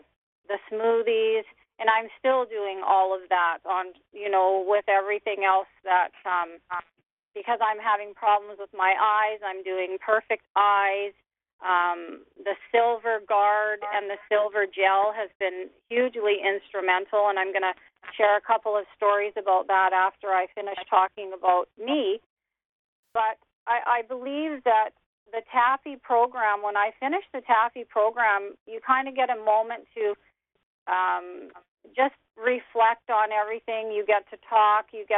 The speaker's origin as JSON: {"language": "English", "town": "Abbotsford", "region": "British Columbia", "country": "Canada", "said": "from Abbotsford."}